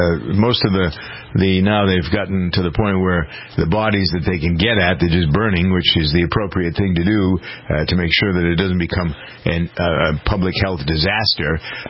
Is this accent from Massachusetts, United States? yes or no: yes; Framingham, Massachusetts, United States; Poland Springs water is bottled in my hometown of Framingham